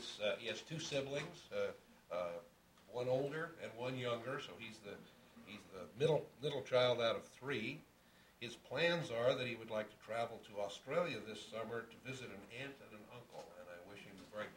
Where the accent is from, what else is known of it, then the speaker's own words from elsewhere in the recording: Wrangell, Alaska, United States; this is the first page we've had from Wrangell, my hometown